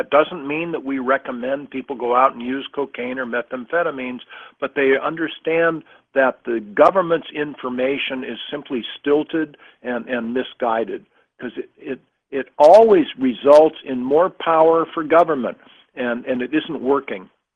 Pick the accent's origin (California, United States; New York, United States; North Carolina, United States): California, United States; George, it depends the state. I'm from California, and it's winner-take-all.